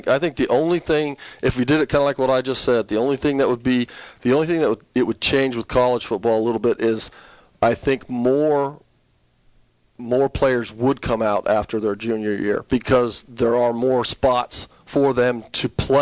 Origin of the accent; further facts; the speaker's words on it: Denver, Colorado, United States; Yeah, but something like I come from Denver